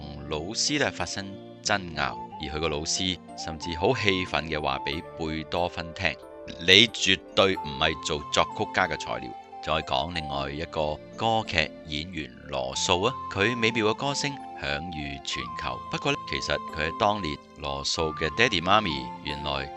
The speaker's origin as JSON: {"language": "Chinese", "country": "China", "said": "我们中国人有一句说话，就是好事多磨"}